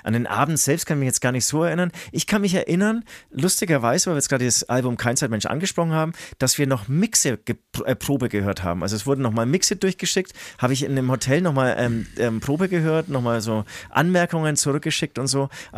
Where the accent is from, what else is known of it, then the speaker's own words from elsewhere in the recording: Nuremberg, Bavaria, Germany; im Großen und Ganzen kommen wir halt aus dem Nürnberger Raum